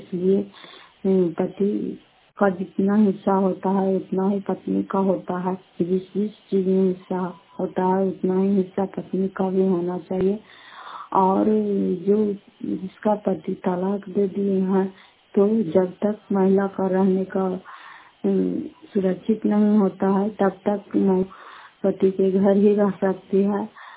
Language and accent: Hindi; Nalanda, Bihar, India; घर फतेहपुर पंचायत मुखरौता जिला नालंदा कराचा ब्लॉक की निवासी हूँ